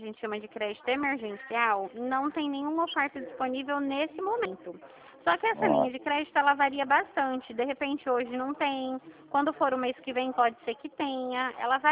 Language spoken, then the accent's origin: Portuguese; Dracena, São Paulo, Brazil; eu sou da cidade de Dracena, que fica aqui no interior de São Paulo.